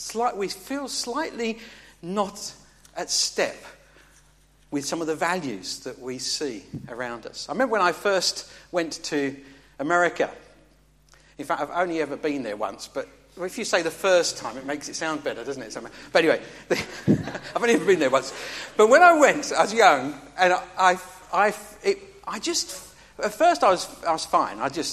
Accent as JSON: {"language": "English", "region": "England", "country": "United Kingdom", "said": "I'm an Englishman. and we speak proper."}